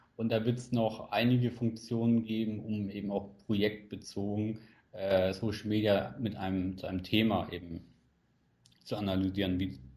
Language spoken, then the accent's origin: German; Hamburg, Germany; now in Cologne, Germany; Ich bin ja eigentlich Hamburger, lebe jetzt seit 3 Jahren in Köln oder 3,5 Jahren jetzt schon